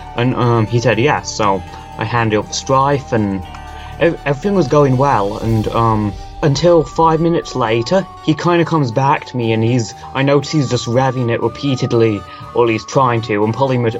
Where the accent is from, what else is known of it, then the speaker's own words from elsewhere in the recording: Canada; I am from Canada